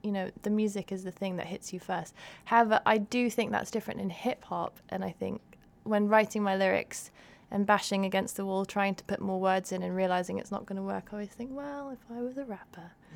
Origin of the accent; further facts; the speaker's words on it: Hong Kong; now in West; I looked up and I was like, oh, I'm half Chinese. And I grew up in Hong Kong. And I've been living in the West all this time for most of my adult life